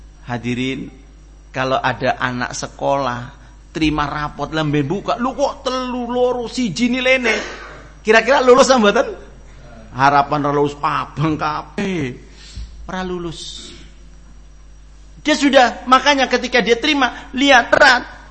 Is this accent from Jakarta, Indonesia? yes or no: no; Ambon, Maluku, Indonesia; Ini kebetulan kami datang ziarah jauh dari Ambon ke Cilongo.